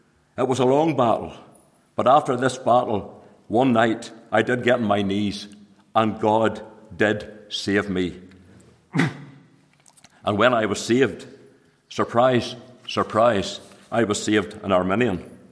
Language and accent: English; Northern Ireland, United Kingdom; Now, I was born here in the Moyle Hospital in 1955. I was reared up the road about 9 miles or so, and we were sent to Second Ballyeaston Presbyterian Church and Sunday School.